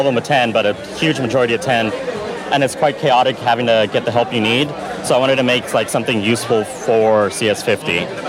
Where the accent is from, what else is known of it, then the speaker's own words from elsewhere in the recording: Fort Worth, Texas, United States; I'm a junior studying human evolutionary biology here at Harvard, and I'm from Fort Worth, Texas.